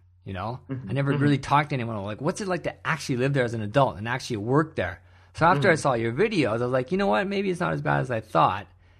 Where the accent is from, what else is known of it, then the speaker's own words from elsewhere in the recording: Canada; I was living in Germany for a while and wasn't really digging that too much. So I went back to my home country of Canada